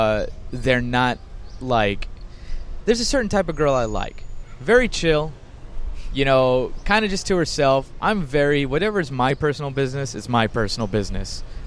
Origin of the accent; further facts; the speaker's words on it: McAllen, Texas, United States; moved away as an adult; now in Dallas, United States; I'm from McAllen, Texas. I left there in 2000, went up to Dallas, right?